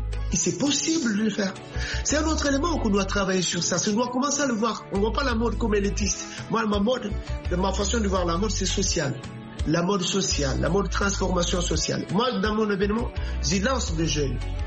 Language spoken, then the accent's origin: French; Guinea-Bissau; depuis mon jeune âge, chez moi en Guinée-Bissau, j'étais très activé dans l'église